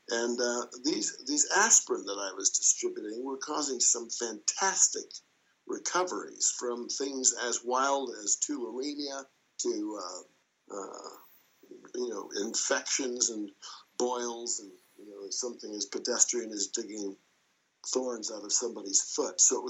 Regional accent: Los Alamos, New Mexico, United States; I grew up in Los Alamos, New Mexico, home of the atomic bomb. And like all the other young men there, I grew up wanting to blow stuff up.

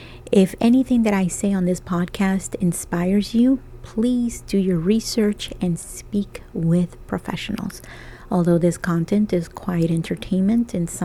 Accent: El Salvador; when I was growing up in El Salvador

